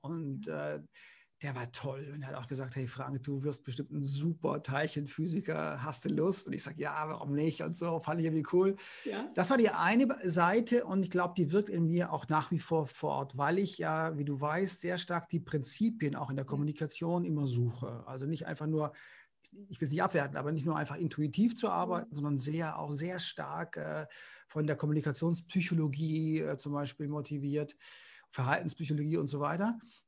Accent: Konstanz, Baden-Württemberg, Germany; Also ich bin gegenüber von einem der letzten Bauern groß geworden in Konstanz am Bodensee.

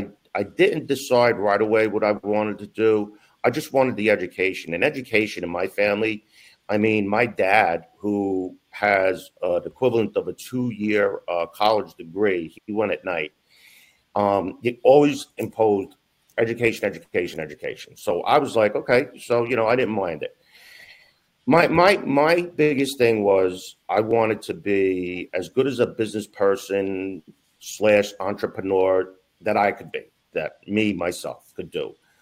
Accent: Brooklyn, New York, United States; So I was originally from Brooklyn, New York. I was a very active young boy.

